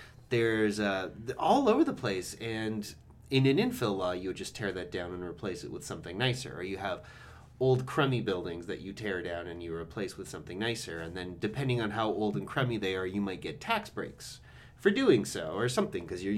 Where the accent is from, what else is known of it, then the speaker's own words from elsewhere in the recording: Hamilton, Ontario, Canada; Well, okay, so I'm originally from Hamilton